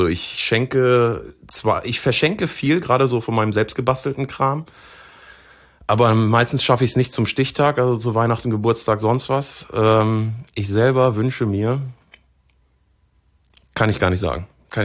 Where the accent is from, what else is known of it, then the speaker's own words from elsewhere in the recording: Osnabrück, Lower Saxony, Germany; Ich komme aus Osnabrück, bin in Osnabrück geboren